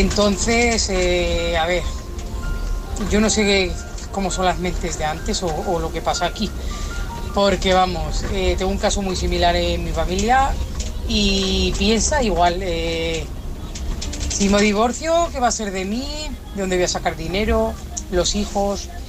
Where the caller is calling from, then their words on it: Zaragoza, Aragon, Spain; de Zaragoza.